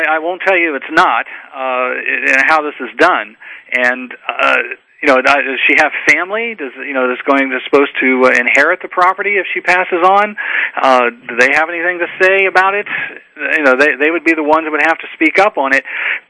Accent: Newark, Ohio, United States; Mark, you are from my hometown, Newark, Ohio.

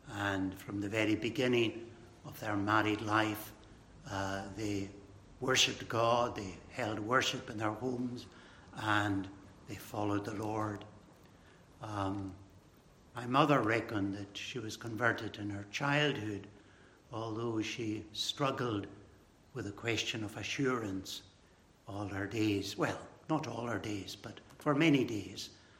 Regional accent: Stornoway, Scotland, United Kingdom; As many of you will know, I come from Stornoway.

